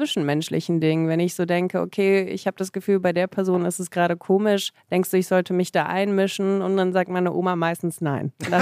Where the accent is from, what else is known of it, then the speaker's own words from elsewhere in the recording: Germany; born there; Ja, man spekuliert, dass ich gezeugt wurde in Russland und geboren in Deutschland.